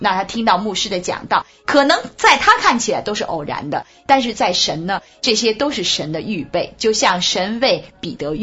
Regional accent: China; 就像我们中国人很多朋友就讲了说

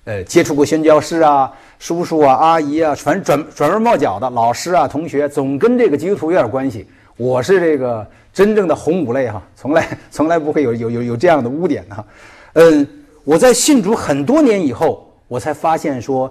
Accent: China; 过去在中国我小的时候啊，那么所有在这些机关工作的人呢，都是按照你的部门，按照你的级别来划分你居住的地区。

